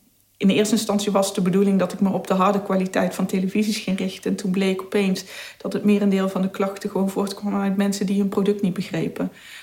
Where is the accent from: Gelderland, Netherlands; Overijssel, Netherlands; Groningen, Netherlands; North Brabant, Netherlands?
North Brabant, Netherlands; Eindhoven; Dus ik kom uit Eindhoven